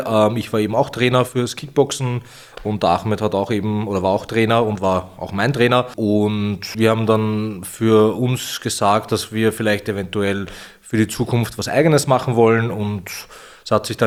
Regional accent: Vienna, Austria; Ja, also ich komme aus Wien

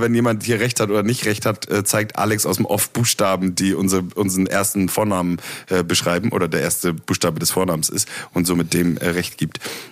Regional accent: Berlin, Germany; Ich identifiziere mich als Berliner.

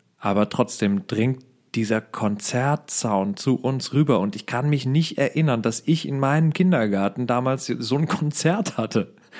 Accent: Rhineland, Germany; Ich komme aus dem Rheinland

